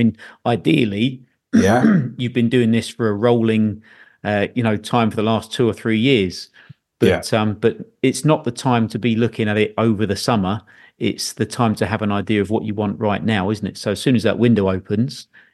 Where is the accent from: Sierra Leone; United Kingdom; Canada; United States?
United Kingdom; Watford, East of England; Yeah, I used to go and watch Watford when I was a wee kid, go and see Johnny Barnes and everything.